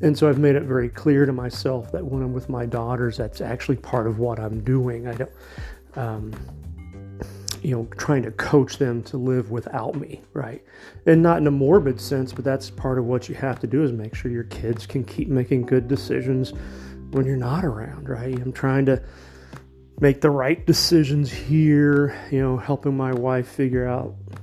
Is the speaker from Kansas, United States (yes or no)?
yes; Wichita, Kansas, United States; I'm from Wichita. I grew up in Plainview. If you don't know, Plainview is not a booming economic part of Wichita.